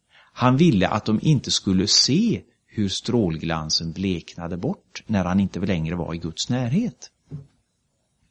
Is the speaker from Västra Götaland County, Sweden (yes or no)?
yes; Mölndal, Västra Götaland County, Sweden; Och jag minns en gång när vi hade en församlingshelg hemma i Mölndal många år sedan.